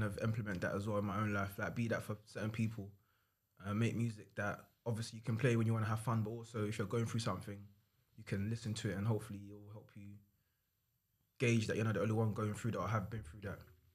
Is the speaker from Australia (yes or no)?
no; United Kingdom; Obviously I'm Nigerian as well, obviously, but I'm British Nigerian.